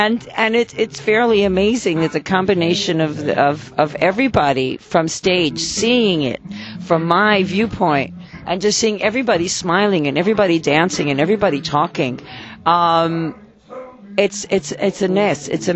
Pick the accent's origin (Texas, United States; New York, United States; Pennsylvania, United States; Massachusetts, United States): New York, United States; now in Israel; I'm originally from Muncie, New York, which we used to think is upstate until I lived upstate and really realized how close to the city Muncie was.